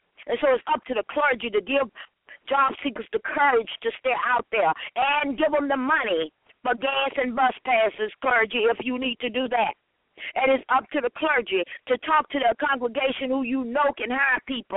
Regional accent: United States; And I am an American, and I'm a proud American.

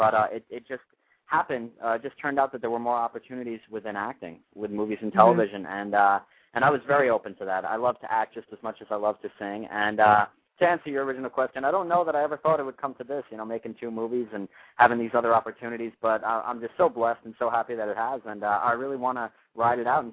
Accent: Levittown, New York, United States; moved away as an adult; now in Los Angeles, United States; I'm originally from New York. I'm from Levittown, New York, and about a year ago, the beginning of last year, I came out to Los Angeles, where I'm currently living.

